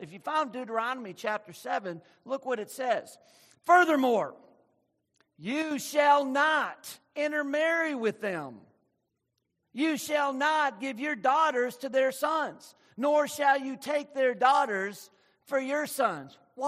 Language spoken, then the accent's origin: English; New Orleans, Louisiana, United States; which we're from New Orleans, by the way.